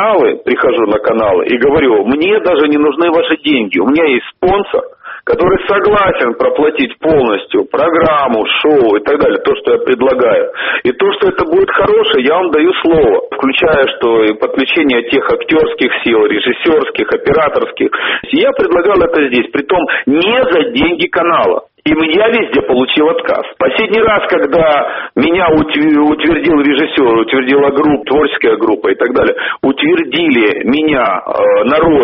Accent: Zaporizhzhia, Zaporizhzhia Oblast, Ukraine; Я просто из Запорожья, и мне эта тема более близка.

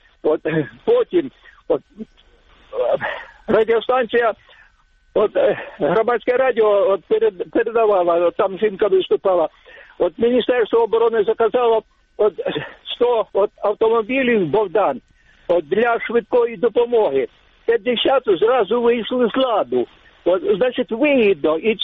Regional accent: Right-bank Ukraine, Ukraine; Родом з правобережної України.

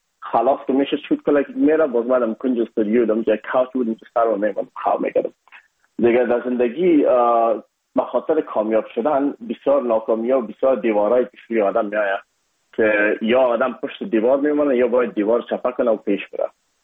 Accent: Afghanistan; now in India; بخصوص ما از افغانستان هستیم یکم یک لهجه و فرق داشت.

